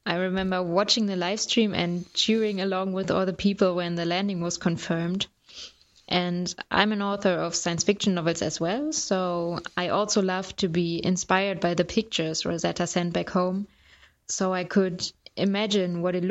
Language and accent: English; Germany; I'm from Germany